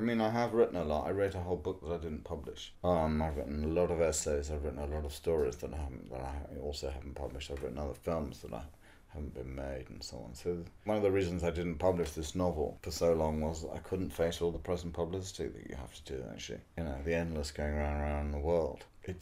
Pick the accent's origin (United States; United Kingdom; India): United Kingdom; growing up in Britain as a mixed-race kid in the 60s and 70s.